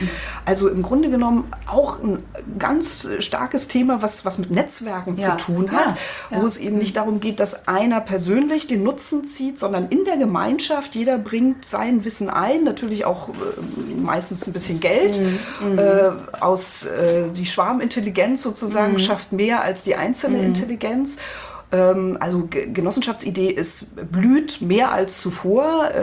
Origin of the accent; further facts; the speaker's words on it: Brandenburg, Germany; Ich komme ja ursprünglich aus dem Spreewald, wo ja die sorbischen Bräuche, die sorbische Kultur eine ganz große Rolle spielt.